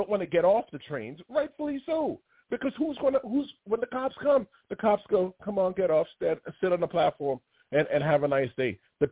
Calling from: Bronx, New York, United States; I'm calling from the Bronx.

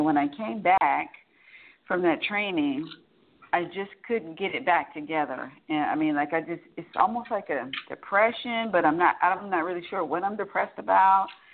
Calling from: Atlanta, Georgia, United States; I am calling from Atlanta, Georgia.

